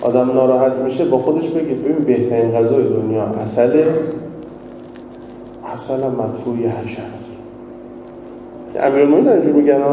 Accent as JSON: {"language": "Persian", "town": "Tehran", "region": "Tehran Province", "country": "Iran", "tie": "born or raised there", "said": "ما خودم تهرانیم، طلبه تهرانیم، متولد تهرانیم، بچه تهرانیم"}